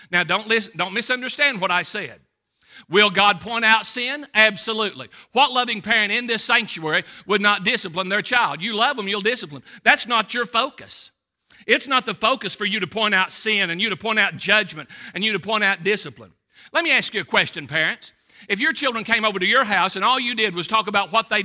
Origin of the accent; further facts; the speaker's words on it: Millsboro, Kentucky, United States; I told you I was raised in Millsboro, Kentucky on No Town Road. Wonderful climate, wonderful place.